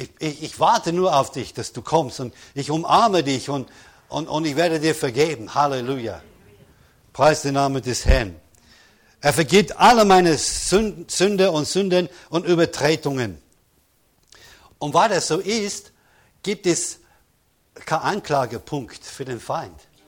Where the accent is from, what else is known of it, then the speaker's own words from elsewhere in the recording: London, United Kingdom; German is a second language; now in Germany; ich kann ja ohne weiteres nach England, nach London, ich stamme aus London